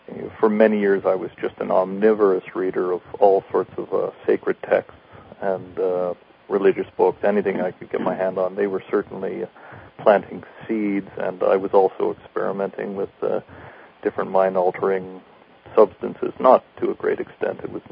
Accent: Ontario, Canada; moved away as an adult; also born or lived in United States / British Columbia; Well, I was born in the States, but moved up with my family to Canada when I was young. Grew up mostly in Ontario, and then in my early 20s moved to British Columbia.

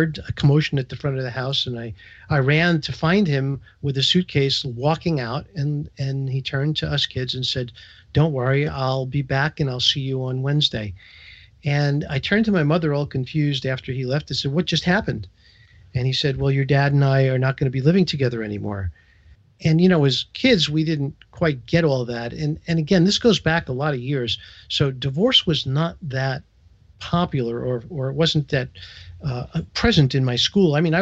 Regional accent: Brooklyn, New York, United States; Yes, I grew up in Manhattan Beach, Brooklyn, right down the Belt Parkway from you.

